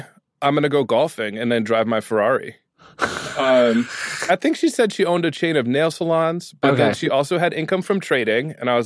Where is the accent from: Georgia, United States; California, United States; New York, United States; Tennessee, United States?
New York, United States; Brooklyn; Like, I had already said I was from Brooklyn.